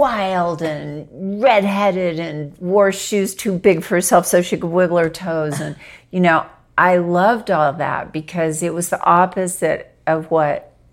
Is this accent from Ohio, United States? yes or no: no; Arkansas, United States; My dad was a freight train conductor, and I grew up in Arkansas